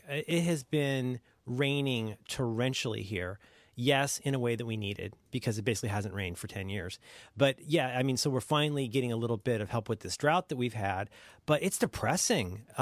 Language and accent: English; Ohio, United States; So, yeah, I mean, I grew up in Ohio, so it's no Chicago.